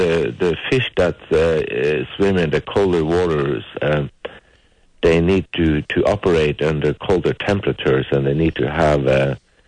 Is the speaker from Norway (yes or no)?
yes; Northern Norway, Norway; I am. I'm from Norway. I'm born in Arctic Norway, yes.